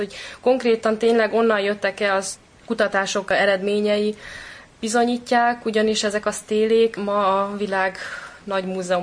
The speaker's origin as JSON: {"language": "Hungarian", "region": "Budapest", "country": "Hungary", "tie": "born or raised there", "said": "én itt születtem Budapesten, és itt is nőttem fel."}